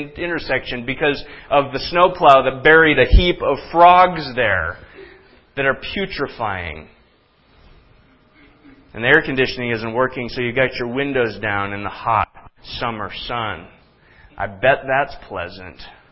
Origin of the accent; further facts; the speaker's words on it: Minnesota, United States; I grew up in Minnesota. I know that dance well.